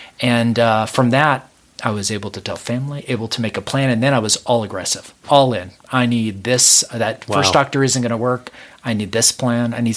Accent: the South, United States; I grew up in the South, and we pretty much are like, oh, no, you're an authority figure, you're a doctor.

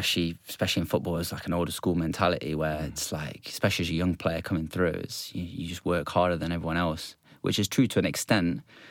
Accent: East Midlands, United Kingdom; born there; I was born around Nottinghamshire area.

